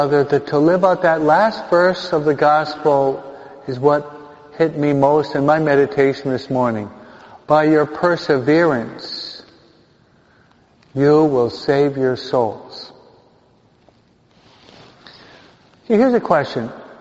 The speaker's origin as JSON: {"language": "English", "region": "New York", "country": "United States", "said": "I could have been a skinhead beneath the George Washington Bridge, being a New Yorker and being white."}